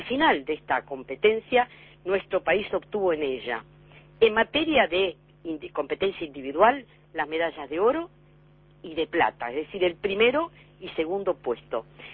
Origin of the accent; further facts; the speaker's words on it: Uruguay; más allá del orgullo como uruguaya